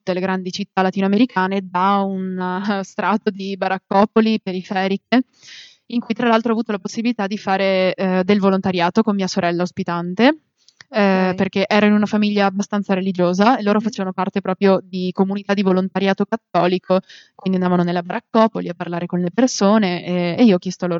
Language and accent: Italian; Friuli-Venezia Giulia, Italy; il viaggio che faccio io che sono friulana per arrivare in Umbria